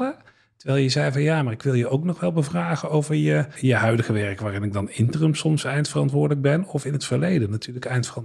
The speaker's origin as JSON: {"language": "Dutch", "town": "Roosendaal", "region": "North Brabant", "country": "Netherlands", "tie": "born or raised there", "said": "Ik ben opgegroeid in West-Brabant, in Roosendaal. Ja, dat is best een grote stad qua inwoners. Maar qua cultuur is het wel een dorp. Daar heb ik gewoon een hele relaxte, warme jeugd gehad."}